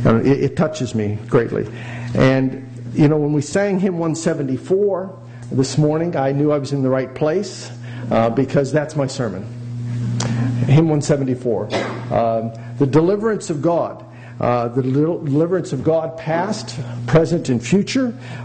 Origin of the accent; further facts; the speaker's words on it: West Virginia, United States; except for my home state of West Virginia, most of which seceded from the Union